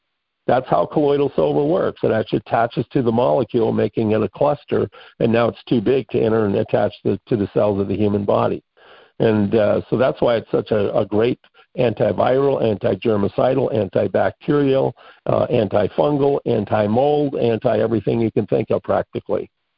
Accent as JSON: {"language": "English", "town": "Miles City", "region": "Montana", "country": "United States", "tie": "born or raised there", "said": "right here in my hometown of Mile City"}